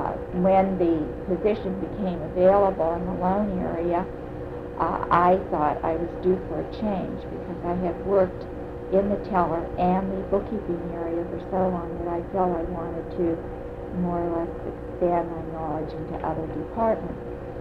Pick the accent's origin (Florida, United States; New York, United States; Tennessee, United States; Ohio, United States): Ohio, United States; Youngstown; I was born and raised in Youngstown. I attended a school that no longer exists, Connelly.